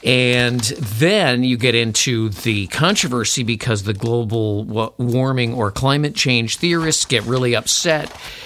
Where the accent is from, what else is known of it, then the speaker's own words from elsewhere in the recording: Chicago, Illinois, United States; also born or lived in Baltimore / Washington / Richmond; now in Minnesota, United States; as a typical Minnesotan or upper Midwesterner, I was raised in Chicago and have lived in Minnesota a lot longer than I lived in Chicago.